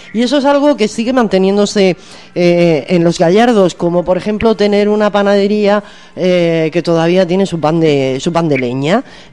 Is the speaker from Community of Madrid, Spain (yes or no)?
no; Murcia, Region of Murcia, Spain; yo que soy de Murcia, es tradicional allí